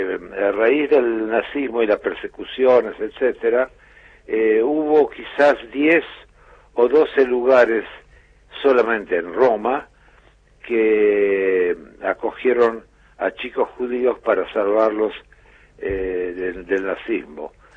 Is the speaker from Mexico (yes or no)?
no; Argentina; moved away; yo soy argentino, pero hace 40 años que no vivo acá, estoy ahora de visita. Yo me fui en el año 76 para salvar mi vida